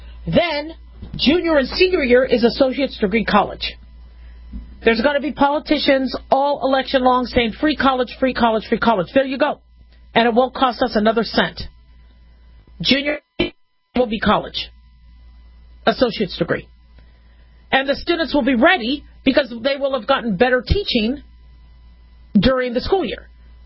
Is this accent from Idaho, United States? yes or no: no; Arizona, United States; when I grew up in Maricopa County, Arizona, they made us go out into the desert and learn how to survive in the desert.